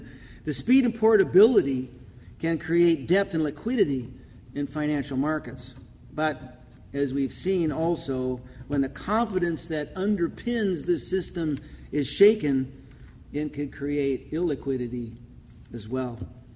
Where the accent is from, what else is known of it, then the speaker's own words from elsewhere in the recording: North Dakota, United States; In North Dakota, my home state, exports account for 50% of the agriculture production.